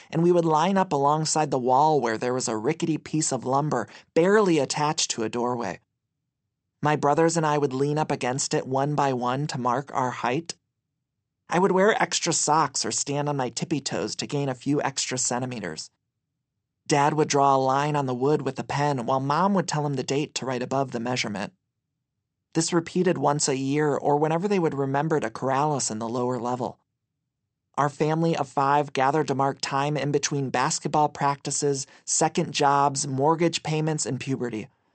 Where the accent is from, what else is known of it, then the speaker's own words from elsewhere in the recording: Ohio, United States; As a little boy growing up in Northeast Ohio